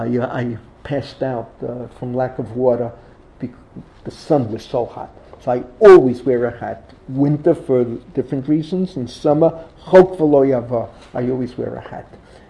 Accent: United States; I grew up in America. It's freezing.

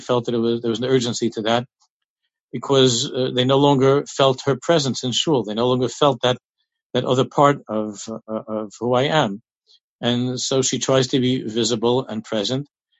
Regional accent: New York, United States; I think that I grew up in New York in the late 50s, early 60s, and I grew up.

